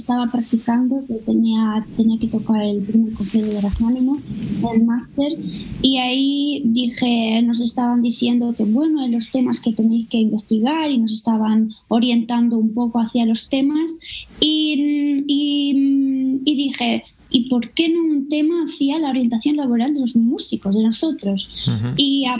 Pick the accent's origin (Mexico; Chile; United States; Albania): Albania; Y justo durante mi adolescencia ahí en Albania hice todo posible para conocer personas que vivían en España o tenían alguna ligación con España